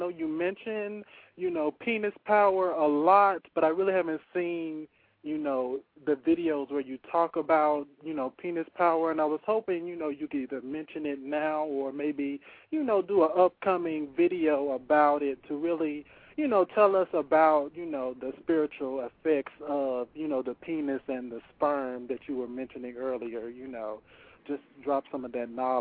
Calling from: Little Rock, Arkansas, United States; Okay, I'm calling from Little Rock, Arkansas.

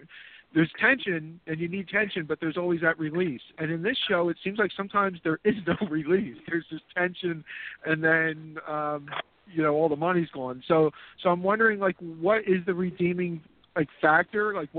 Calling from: Philadelphia, Pennsylvania, United States; Hi, Simon. … calling from Philadelphia.

